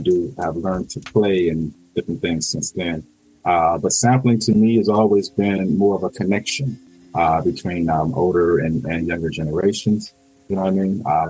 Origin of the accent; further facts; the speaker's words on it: Pasadena, California, United States; As far as me, I'm based out of Los Angeles, born and raised on the West Coast, Pasadena, California, little city where I reside now for the last 15 years or so.